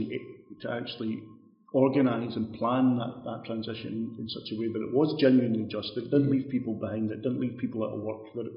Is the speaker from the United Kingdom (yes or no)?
yes; Scotland, United Kingdom; I grew up in Ayrshire. I used to spend my youth racing bikes around South Ayrshire and all that, and right through these wee former pit villages and all that.